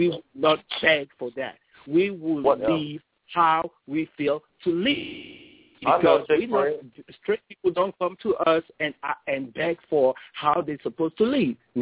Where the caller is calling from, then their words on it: France; because I'm still on the phone, and since I'm calling from France, you see what I mean.